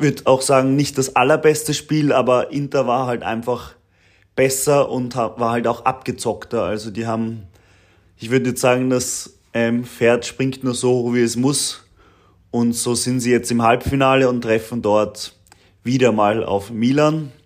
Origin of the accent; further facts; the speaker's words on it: Austria; Und das freut mich als Österreicher natürlich sehr